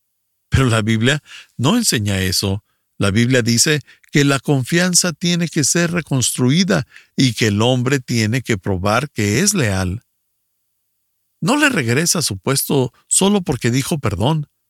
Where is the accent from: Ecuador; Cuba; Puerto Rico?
Ecuador; soy del Ecuador.